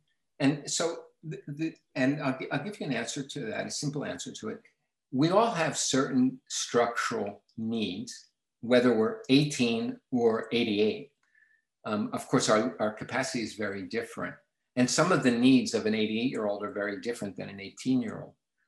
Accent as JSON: {"language": "English", "country": "United States", "said": "I'm an American"}